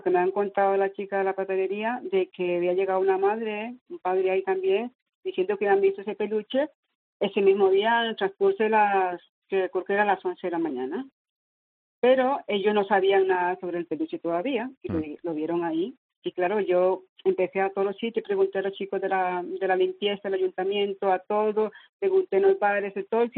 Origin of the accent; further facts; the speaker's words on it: Costa Rica; De Costa Rica.